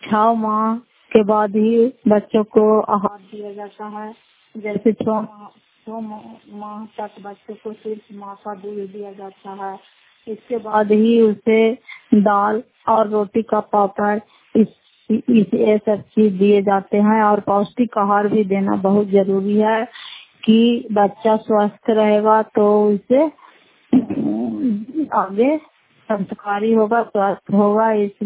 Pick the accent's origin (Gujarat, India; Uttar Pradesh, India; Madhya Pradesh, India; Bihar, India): Bihar, India; Nalanda; घर फतेहपुर, पंचायत मकरौता, जिला नालंदा, क्रास ससुराल ब्लॉक की निवासी हूँ।